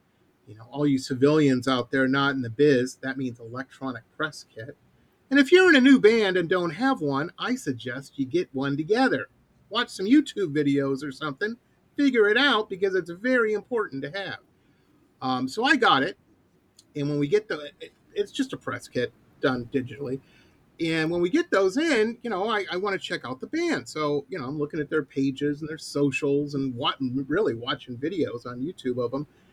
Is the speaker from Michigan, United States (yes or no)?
yes; Detroit, Michigan, United States; I grew up in Detroit. It wouldn't happen there either.